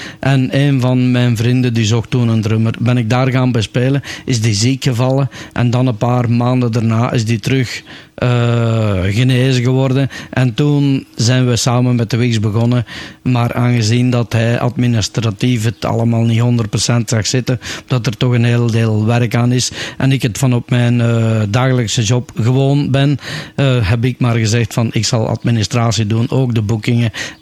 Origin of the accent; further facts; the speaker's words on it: Herselt, Flanders, Belgium; Ik ben van Herselt en het contactadres is uiteraard bij mij thuis, ook in Herselt.